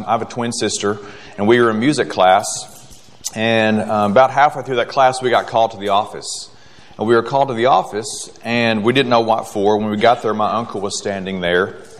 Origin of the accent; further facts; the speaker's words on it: Kentucky, United States; I grew up in Kentucky, and we don't get a whole lot of tornadoes out there